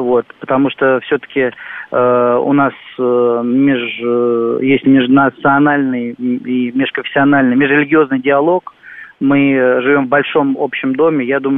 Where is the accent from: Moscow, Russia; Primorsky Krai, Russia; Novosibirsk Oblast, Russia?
Moscow, Russia; я сам москвич, мой отец москвич